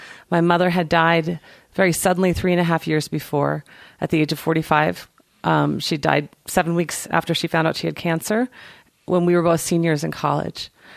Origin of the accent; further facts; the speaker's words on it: United States; because I'm such an American.